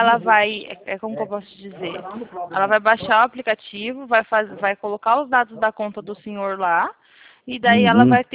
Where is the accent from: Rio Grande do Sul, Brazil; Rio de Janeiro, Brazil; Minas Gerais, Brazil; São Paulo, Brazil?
São Paulo, Brazil; São Roque; Eu sou aqui de São Roque, é pertinho, mas ao mesmo tempo é um pouco longe.